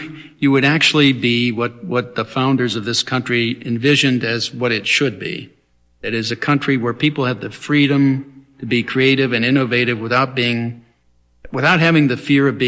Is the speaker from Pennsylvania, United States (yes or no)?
yes; Pennsylvania, United States; I grew up in a small town in central western Pennsylvania, up in the hills, up in the Appalachia Hills. So I'm a genuine hillbilly, so to speak.